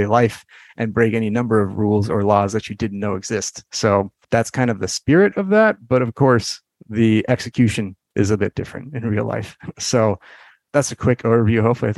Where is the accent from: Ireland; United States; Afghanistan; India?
Afghanistan; but I come from Afghanistan.